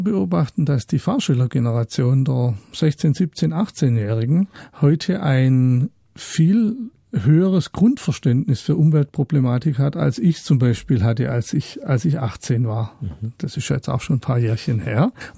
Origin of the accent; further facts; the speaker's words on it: Baden-Württemberg, Germany; Ich komme aus dem Schwarzwald, da wohne ich.